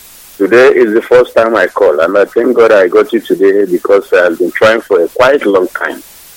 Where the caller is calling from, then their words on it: Mpo, Nigeria; I'm calling from Mpo.